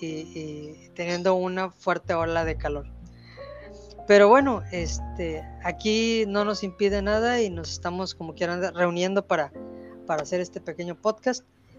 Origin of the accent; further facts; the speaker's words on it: Monterrey, Nuevo León, Mexico; Los que nos escuchan somos de Monterrey, Nuevo León, del área metropolitana.